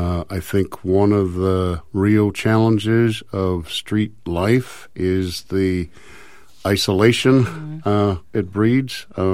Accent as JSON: {"language": "English", "region": "Midwest", "country": "United States", "moved": "as an adult", "said": "Well, I came out to California from the Midwest in the mid-70s to go to college."}